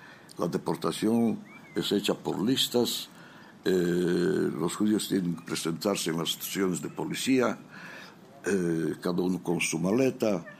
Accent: Israel; vengo de Israel, superviviente del Holocausto, y esta semana en misión acá en Madrid

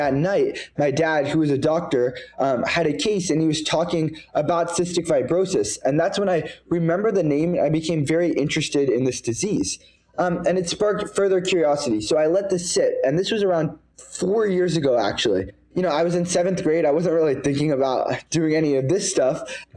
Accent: India; now in Houston, United States; And honestly, I like to play this because I'm an Indian, right? So an Indian playing right.

